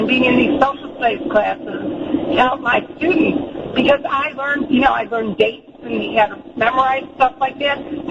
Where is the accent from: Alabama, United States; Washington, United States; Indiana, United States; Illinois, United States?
Illinois, United States; Chicago; because I grew up in Chicago Public and I never remembered that.